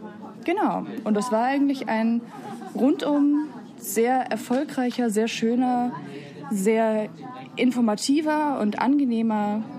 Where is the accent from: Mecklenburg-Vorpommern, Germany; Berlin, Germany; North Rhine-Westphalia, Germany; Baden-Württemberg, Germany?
North Rhine-Westphalia, Germany; Jena hat zwar zumindest ein paar Berge, aber aufgewachsen bin ich im Münsterland, was wirklich platt wie ein Pfannkuchen ist.